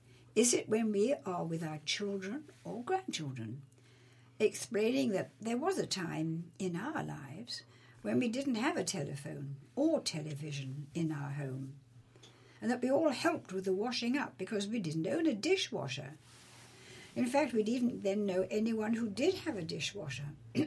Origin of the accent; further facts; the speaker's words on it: Weymouth, South West England, United Kingdom; Growing up in Weymouth, tea on the beach, always with banana sandwiches.